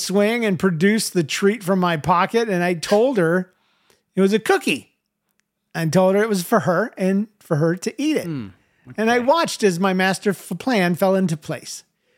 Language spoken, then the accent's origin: English; Georgia, United States; I was raised in Georgia. That is the most redneck thing I think I ever saw.